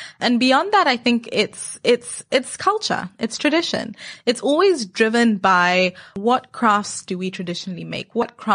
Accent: Zimbabwe; I'm Zimbabwean. Oh, Zimbabwe. I'm born and bred in Zimbabwe, yes. Proud Zimbabwean.

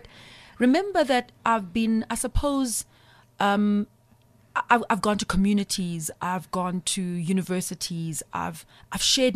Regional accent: Umlazi, KwaZulu-Natal, South Africa; my story is that I'm a young girl from Natal. I'm from Mlazi, and I had dreams.

